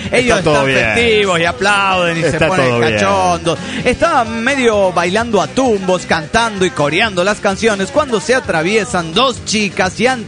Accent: Córdoba, Argentina; de Córdoba, Argentina.

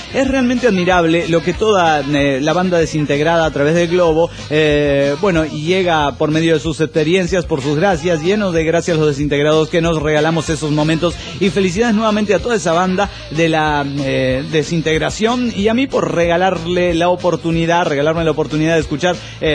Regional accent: Morelia, Michoacán, Mexico; de Morelia, Michoacán.

